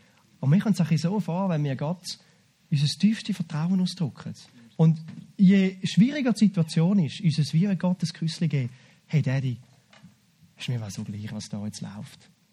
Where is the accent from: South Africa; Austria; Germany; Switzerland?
Switzerland; Ich finde, wir sind grundsätzlich als Schweizer loyale Menschen.